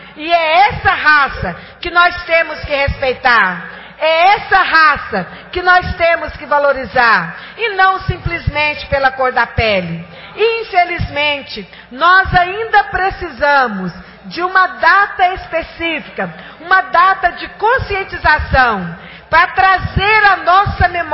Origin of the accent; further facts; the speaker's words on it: Brazil; E nós, como brasileiros, não podemos de forma nenhuma nos considerarmos brancos, mas nós temos um sangue negro e um sangue que nos orgulha muito, porque foi o sangue que ajudou a construir o nosso país